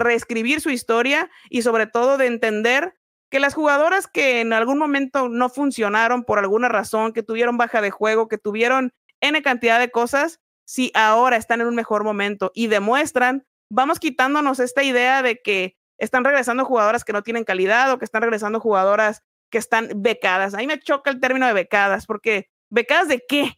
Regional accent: Mexico; ese tipo de situaciones que como mexicanos hemos tenido en el fútbol

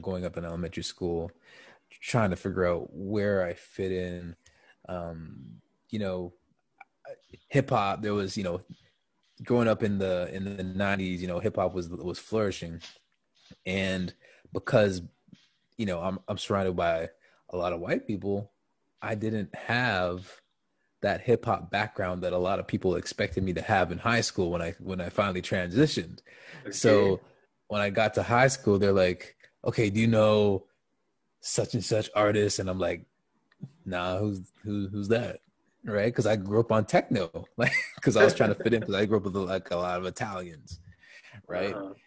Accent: Markham, Ontario, Canada; Born and raised in Canada, Markham was the city. It's just outside of the city of Toronto. It's actually north of the city.

